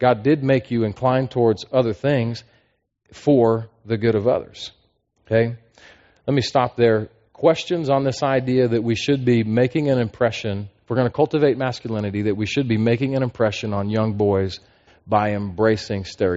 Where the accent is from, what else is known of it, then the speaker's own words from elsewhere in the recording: Denver, Colorado, United States; I grew up a city boy and the country boy at heart. Okay, but I grew up in Denver metro area, went to a mega high school.